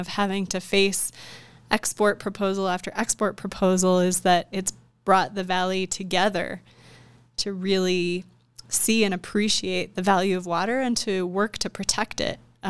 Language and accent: English; Arizona, United States; now in Denver, United States; I live in Denver and I get to work all over the state of Colorado. I'm from Arizona, another Western state, of course.